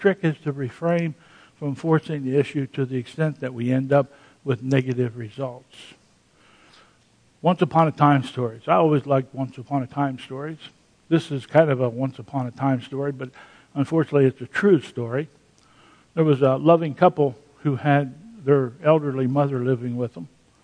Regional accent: Pennsylvania, United States; Now, as a child growing up in Pennsylvania, we had blue laws in Pennsylvania.

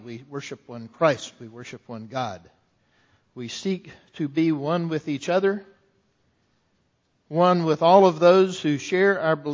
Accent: Tallahassee, Florida, United States; I remember being a teenager, growing up in Tallahassee.

